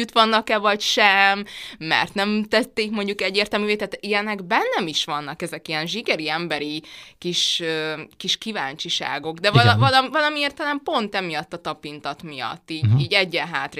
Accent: Budapest, Hungary; Én budapesti vagyok, amúgy 9. kerületben lakom.

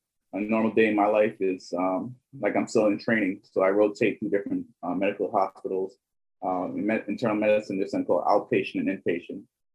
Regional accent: Brooklyn, New York, United States; also born or lived in Georgetown, Guyana; I'm born in Georgetown, Guyana, but I was raised in Flatbush, Brooklyn, New York, same as Pierre.

